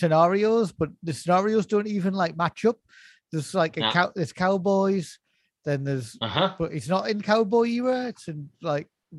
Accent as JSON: {"language": "English", "region": "London", "country": "United Kingdom", "said": "That's my … accent. I'm from London, you see."}